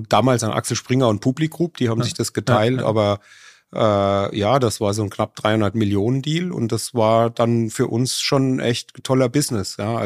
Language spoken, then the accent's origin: German; Rüdenau, Bavaria, Germany; geboren in Miltenberg am Main, hier in dem kleinen Dorf Rüdenau aufgewachsen und dann war ich mal in den USA auf der High School, dann an der European Business School im Rheingau studiert